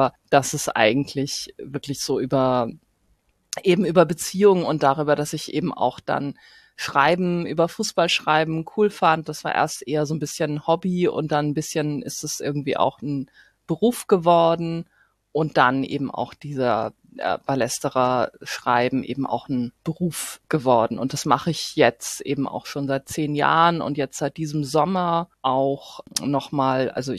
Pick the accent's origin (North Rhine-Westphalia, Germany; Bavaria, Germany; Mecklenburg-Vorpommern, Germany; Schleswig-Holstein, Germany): Schleswig-Holstein, Germany; Flensburg; now in Hamburg, Germany